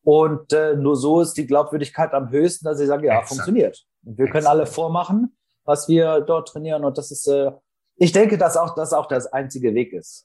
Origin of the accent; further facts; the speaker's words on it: Northern Germany, Germany; Ne? Wer den Vornamen schon hat, dänischer Vorname, muss ich natürlich ein Nordlicht sein. Also komme aus Norddeutschland, bin 49 Jahre alt.